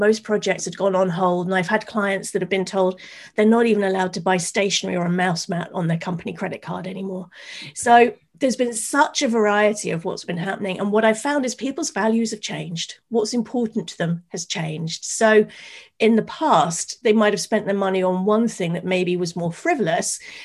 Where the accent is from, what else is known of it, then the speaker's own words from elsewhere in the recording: United Kingdom; particularly as me as a Brit, is get past that British thing of, I don't want to bother you